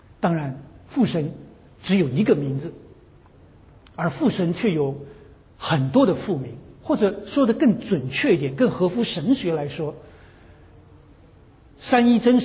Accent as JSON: {"language": "Chinese", "country": "China", "said": "我们中国人也效法了"}